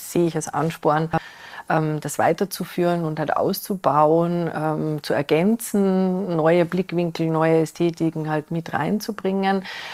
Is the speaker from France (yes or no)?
no; Linz, Upper Austria, Austria; Ich komme ja aus Linz, also aus Ostösterreich